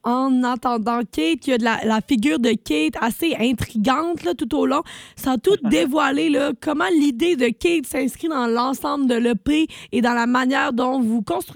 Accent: Baie-Comeau, Quebec, Canada; je viens de la Côte-Nord, je viens de Baie-Comeau

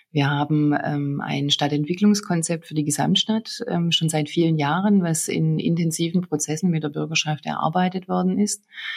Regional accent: Baden-Württemberg, Germany; accent: Swabian; Man hört es an meinem Dialekt. Ich bin auch ein Kind dieser Gegend. Ich habe viele Jahre versucht, diesen Dialekt zu unterdrücken.

